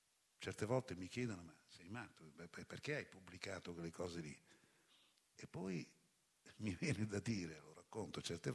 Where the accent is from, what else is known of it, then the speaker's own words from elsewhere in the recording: Ravenna, Emilia-Romagna, Italy; io potevo dire sono di Ravenna